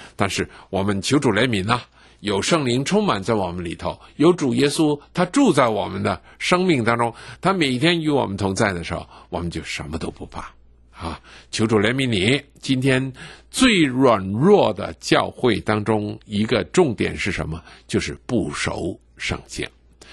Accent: China; 你跟我都是中国人，中国人最奇妙的一件事是什么呢？

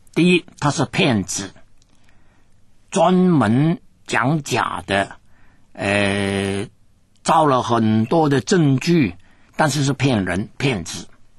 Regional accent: China; 那我们中国人呢，特别呢喜欢讲良心

